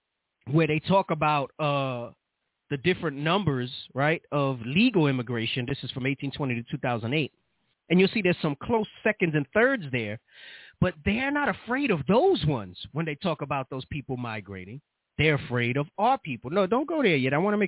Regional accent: Bronx, New York, United States; We grew up in the Bronx, bro. We used to get alcohol from the bodega ourselves.

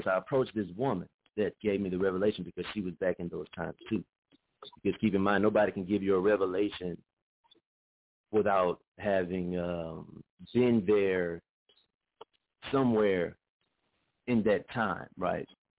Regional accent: Louisiana, United States; let me speak about myself. I am from Louisiana.

